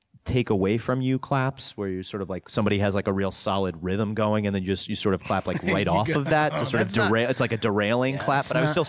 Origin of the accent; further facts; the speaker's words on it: New York, United States; And I'm from New York, but also down